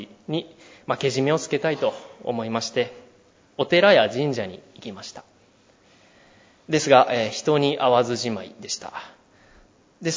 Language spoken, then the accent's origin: Japanese; Osaka, Japan; 私は出身が大阪でありまして、高校は中退しました